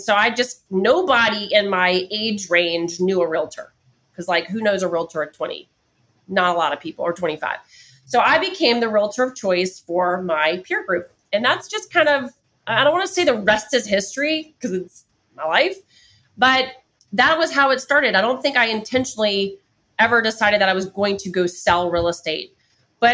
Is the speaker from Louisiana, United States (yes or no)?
yes; New Orleans, Louisiana, United States; And I'm from New Orleans and we're very eclectic.